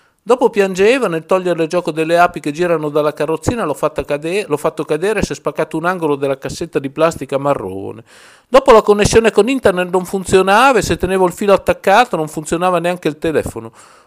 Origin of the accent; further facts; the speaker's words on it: Parma, Emilia-Romagna, Italy; Io quando ero un ragazzo che abitavo a Parma, quello che succedeva nel mondo era come se non esistesse